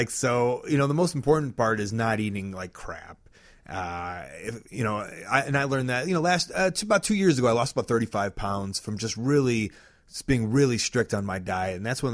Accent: Deerfield, United States; I come from Deerfield, which is a pretty like stereotypical town of when you think of Deerfield.

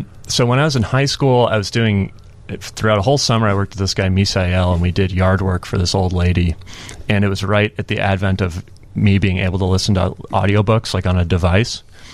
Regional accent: Evanston, Illinois, United States; I'm from Illinois, so I was born in Evanston.

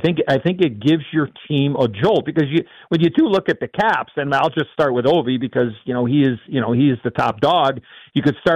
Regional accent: Chicago, Illinois, United States; I mean, you know, and being in full disclosure, I'm from Chicago.

